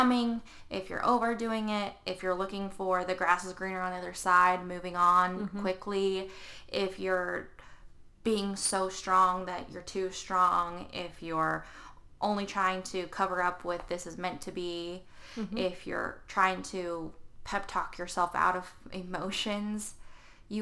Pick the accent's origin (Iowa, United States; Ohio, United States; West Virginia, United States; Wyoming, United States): Wyoming, United States; Like, I don't have to be like, well, I was from Wyoming and I'm tough and I'm a cowgirl.